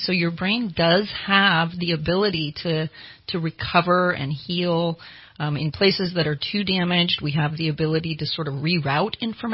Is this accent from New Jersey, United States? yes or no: no; Susanville, California, United States; actually starting at Lassen College because I was from Susanville.